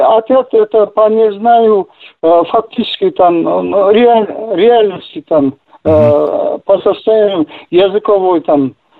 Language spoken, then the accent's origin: Russian; Kazakhstan; Я сам казах, но владею русским и иностранными языками.